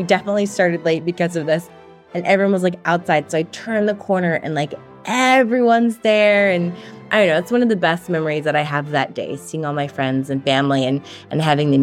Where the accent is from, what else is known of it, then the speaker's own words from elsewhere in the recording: New York City, New York, United States; So as a New Yorker, I was like, oh, I can walk that.